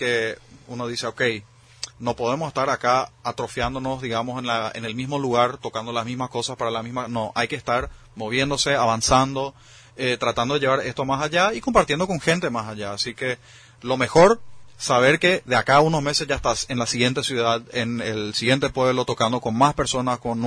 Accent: Filadelfia, Boquerón, Paraguay; personalmente yo vengo de Filadelfia, del Chaco, soy del interior.

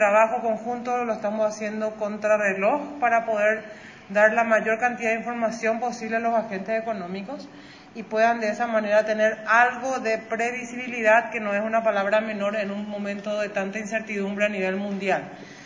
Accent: Paraguay; de cómo vamos a aprender como paraguayos, así seamos empleados, empleadores, empresarios, funcionarios públicos o privados

